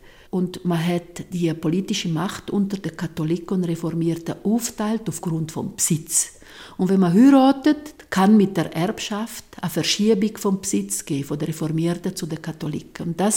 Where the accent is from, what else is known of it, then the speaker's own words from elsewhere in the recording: Graubünden, Switzerland; first language Italian; German is a second language; Aus dem Grund redet man hier auch Italienisch, wie im Tessin, aber wir sind keine Tessiner, wir sind eben italienischsprachige Bündner.